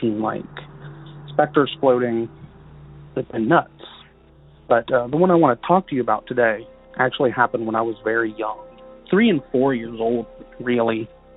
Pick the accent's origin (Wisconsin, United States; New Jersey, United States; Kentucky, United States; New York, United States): Kentucky, United States; Union; I'm from Union, Kentucky.